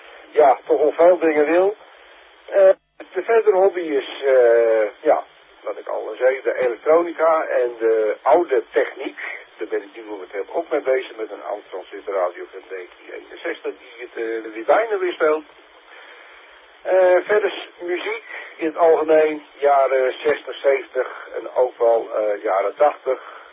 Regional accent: Enkhuizen, North Holland, Netherlands; uit Enkhuizen.

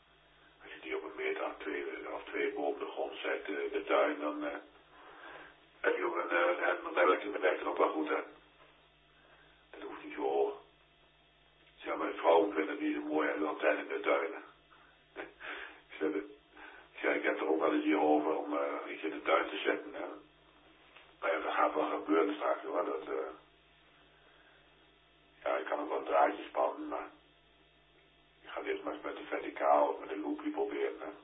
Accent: Zwolle, Overijssel, Netherlands; waar ik vandaan kom, Zwolle.

